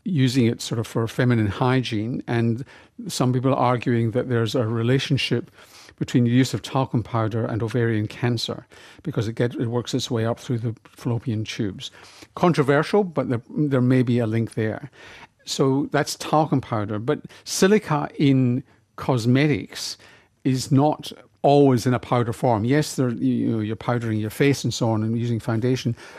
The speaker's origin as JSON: {"language": "English", "town": "Glasgow", "region": "Scotland", "country": "United Kingdom", "tie": "born or raised there", "said": "I think that my problems with dental care are more to do with growing up in Glasgow with a terrible diet than my crowded mouth."}